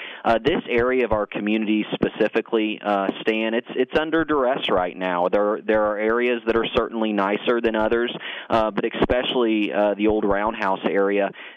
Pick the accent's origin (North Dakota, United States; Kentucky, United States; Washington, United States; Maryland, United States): Kentucky, United States; Frankfort; And I think that's what has happened in my hometown over the previous years. And the mission and the vision that I'm pushing right now is we are worth more in Frankfort.